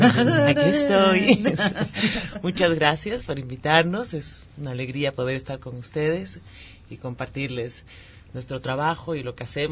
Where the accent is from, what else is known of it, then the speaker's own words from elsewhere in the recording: La Paz, Bolivia; moved away as an adult; also born or lived in Germany; now in Mexico; Exacto, crecí en Bolivia. Ajá. Y como a los 19 años fue que me vine a México, supuestamente por 2 años para estudiar pintura y dibujo en San Carlos.